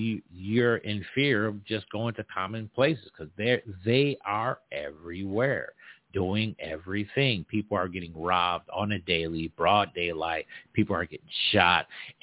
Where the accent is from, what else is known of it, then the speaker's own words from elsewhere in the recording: New York, United States; He was from New York. I'm from New York.